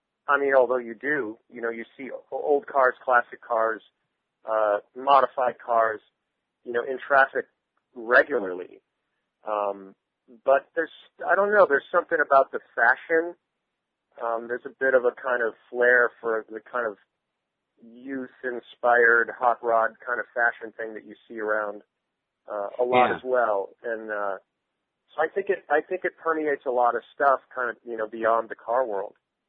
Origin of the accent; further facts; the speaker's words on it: Buffalo, New York, United States; I'm from upstate New York. I'm from Buffalo originally.